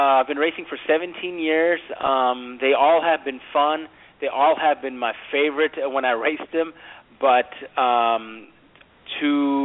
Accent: Texas, United States; It happened to be in my home state of Texas, in Austin.

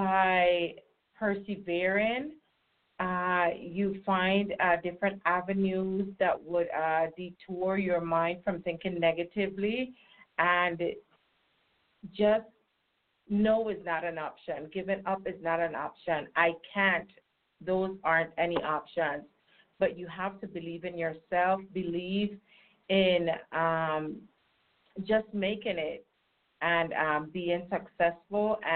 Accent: U.S. Virgin Islands; I'm from the Virgin Islands

